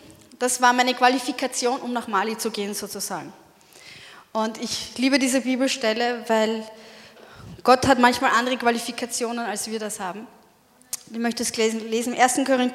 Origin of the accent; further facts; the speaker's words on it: Vienna, Austria; Ich bin in Wien aufgewachsen